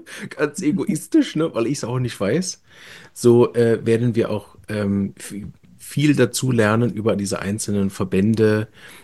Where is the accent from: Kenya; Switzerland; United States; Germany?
Germany; Und ich war Deutscher